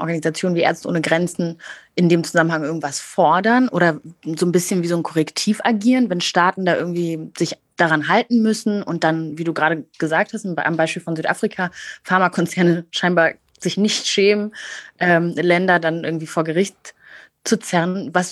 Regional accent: Germany

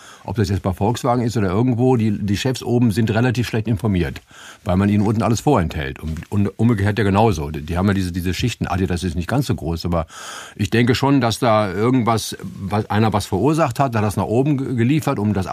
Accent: Stadthagen, Lower Saxony, Germany; Bei uns in Stadthagen gab es eins

